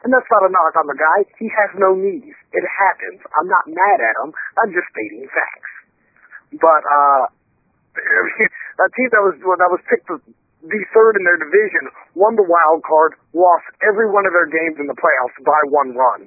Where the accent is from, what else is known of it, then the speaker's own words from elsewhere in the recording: California, United States; Actually, I've been a lifelong Dodgers fan. I was raised in California.